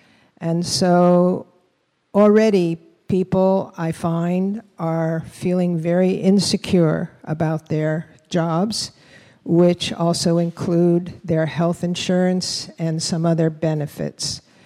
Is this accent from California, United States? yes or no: no; Waipoli, Hawaii, United States; I'm from the Waipoli Ahupua'a.